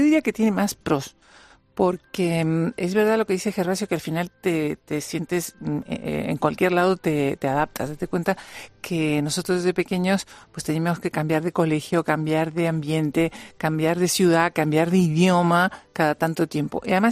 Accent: Uruguay; now in Spain; a mí no me gusta renunciar a mis raíces, o sea, que siempre que me preguntan yo digo que soy uruguaya, a pesar de que le debo toda España y estoy enormemente agradecida. Y obviamente también soy española, pero me gusta mantener esa parte uruguaya.

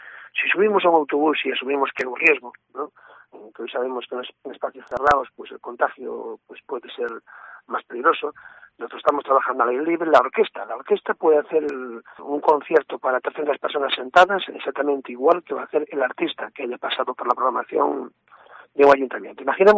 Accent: Galicia, Spain; date cuenta que somos de aquí, somos de Galicia

